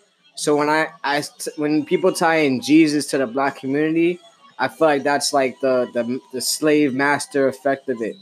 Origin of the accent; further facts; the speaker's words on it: Queens, New York, United States; I feel like we're blessed growing up in New York because we were raised with such diverse people.